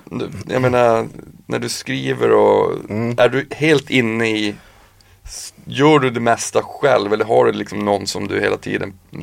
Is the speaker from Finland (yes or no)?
no; Norrbotten County, Sweden; moved away; Sen så är jag ju också såklart partisk för att jag är från Norrbotten.